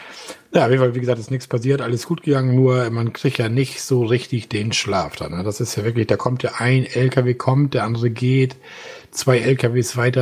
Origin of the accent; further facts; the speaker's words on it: Schleswig-Holstein, Germany; Wir kommen ja hier aus Schleswig-Holstein, wir kennen ja nichts.